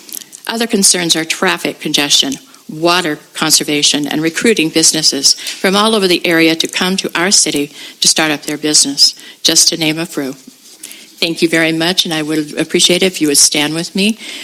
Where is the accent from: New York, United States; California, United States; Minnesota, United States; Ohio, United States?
California, United States; I was raised in the South County, met my husband at Arroyo Grande High School, and raised my family here.